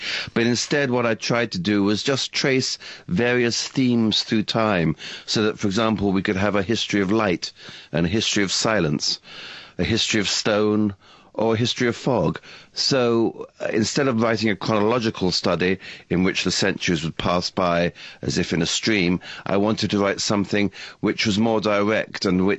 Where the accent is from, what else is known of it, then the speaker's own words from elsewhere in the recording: London, United Kingdom; I was born here, and I've lived here, apart from spells and universities, yes